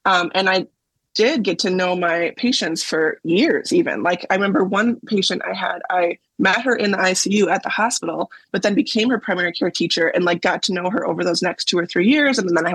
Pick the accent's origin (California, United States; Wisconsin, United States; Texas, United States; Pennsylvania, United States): Wisconsin, United States; also born or lived in Baltimore / Boston; Yeah, I think I'm from Wisconsin.